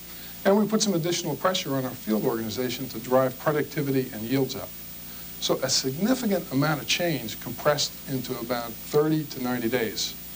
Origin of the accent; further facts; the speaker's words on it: New York City, New York, United States; Some of you may not know that I was actually born and raised in New York City. Now, if I start talking fast, that'll become very apparent. But it's great to be back in my home city and home state.